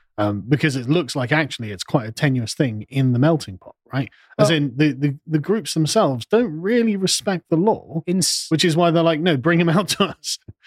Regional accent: England, United Kingdom; I'm a black Catholic. I'm an Englishman.

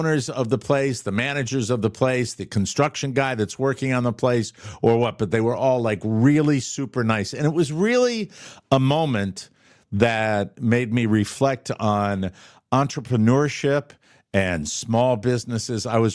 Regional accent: Connecticut, United States; I said, well, I'm actually from the middle of Connecticut.

